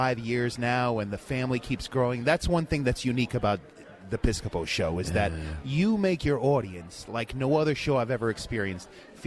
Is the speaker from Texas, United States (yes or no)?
no; East Rutherford, New Jersey, United States; No. I grew up in East Rutherford.